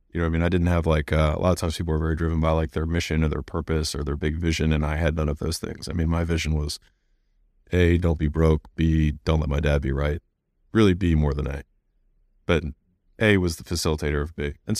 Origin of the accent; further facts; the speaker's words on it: United States; born there; I was born in America. I was born as a male. I was born to a doctor.